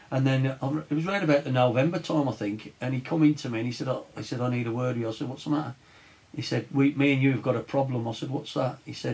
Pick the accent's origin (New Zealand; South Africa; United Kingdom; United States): United Kingdom; Wolverhampton, West Midlands; now in Exeter, United Kingdom; But like I said, Wolves. Leaving it was a big wrench, because it's my hometown